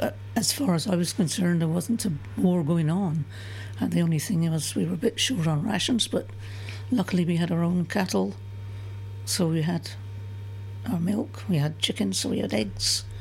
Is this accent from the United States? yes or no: no; Tresco, South West England, United Kingdom; born there; I was born on Tresco, Point House, right on the end of the quay. So, that's couldn't be much closer to the sea.